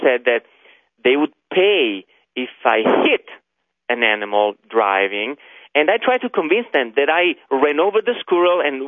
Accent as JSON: {"language": "English", "town": "Santa Rosa", "region": "California", "country": "United States", "moved": "as an adult", "lives_now": "Grand Junction, United States", "said": "Well, I come from Santa Rosa, California, and I moved to Grand Junction at the beginning of June."}